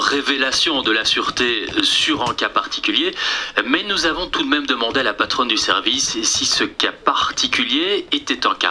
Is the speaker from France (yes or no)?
no; Belgium; Oui, chez nous, en Belgique